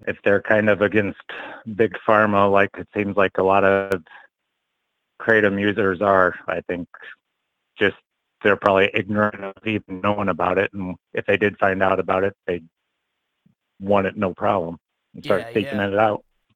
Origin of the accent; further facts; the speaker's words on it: Indiana, United States; now in Michigan, United States; Northwest Indiana, right by probably 15 miles from where … was born.